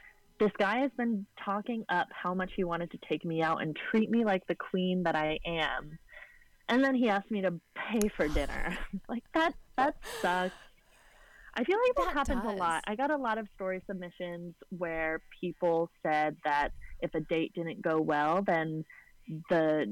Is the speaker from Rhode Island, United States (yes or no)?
yes; Rhode Island, United States; but I'm from Rhode Island. Catholic Italians, you stay living with your parents until you're 24